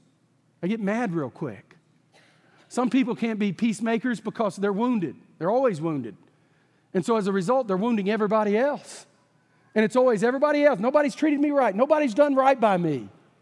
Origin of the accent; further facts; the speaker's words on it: Texas, United States; And we know that's true because I'm from Texas and we never tell tall tales.